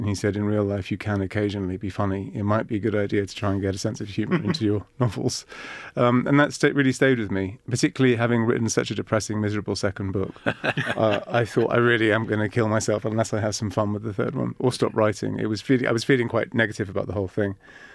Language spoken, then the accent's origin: English; Cyprus; It's based on like a collection of islands that I've been to over the years. And it's also, I grew up in Cyprus too.